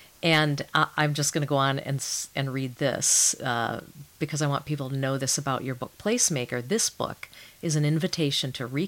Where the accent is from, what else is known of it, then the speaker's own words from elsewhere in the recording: Maine, United States; born there; My grandfather was a farmer in northern Maine, and I was born in Maine and have spent a lot of time up there.